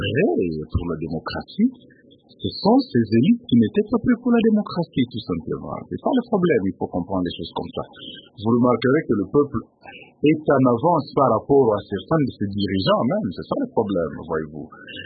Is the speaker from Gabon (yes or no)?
yes; Gabon; born or raised there